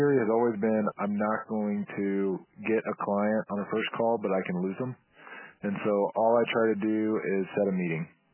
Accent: Evansville, Indiana, United States; now in Indianapolis, United States; I have a very minimal network in Indy, which I think is somewhat good because, like, I'm from Evansville.

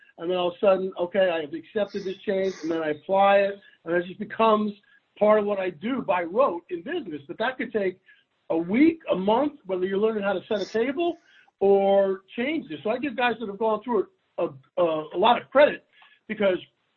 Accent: Ridgefield, Connecticut, United States; I grew up in Richfield, Connecticut, Fairfield County, and my mother's still there.

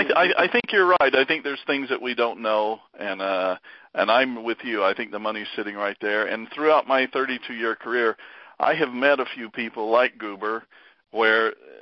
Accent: North Carolina, United States; Watched it all the time as a kid, and growing up in North Carolina, you were. It was almost required watching.

